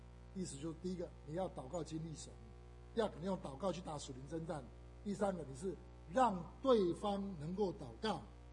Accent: Taichung, Taiwan; 我开始在我的中学，我在台湾叫台中一

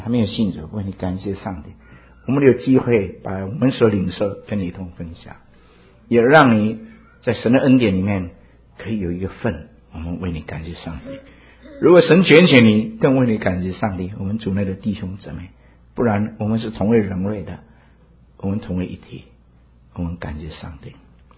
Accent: Indonesia; now in United States; 我也是在印尼长大的，所以呢，因为海外孤儿嘛

